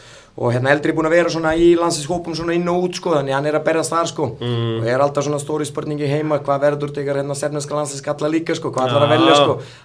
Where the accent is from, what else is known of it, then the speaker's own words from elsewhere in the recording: Kruševac, Rasina District, Serbia; Icelandic is a second language; now in Iceland; Borg heitur Krúsevats, þetta er svona bara borg svipa eins og reykja svona 110-120 manna borg svona söður 200 km frá Belgrad sko.